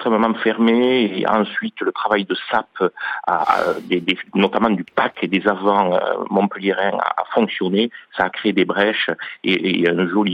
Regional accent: Occitanie, France; Languedoc c'est notre base parce qu'on est de Languedoc.

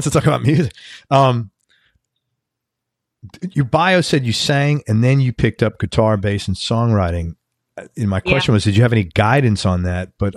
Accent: Bronx, New York, United States; Like, I'm from the Bronx. We did not have communes.

